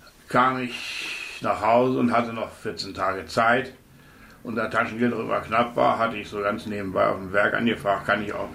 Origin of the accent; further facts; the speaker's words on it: Rösehöfe, Lower Saxony, Germany; Im Schaumburg-Lippischen, im kleinsten Schaumburg-Lippischen Dorf an der Grenze Oberkirchens am Bückeberg.